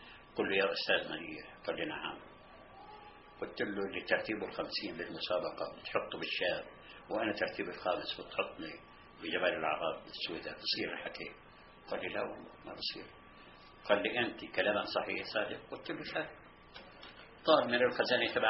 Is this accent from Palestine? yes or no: yes; Palestine; قلت له أنا فلسطيني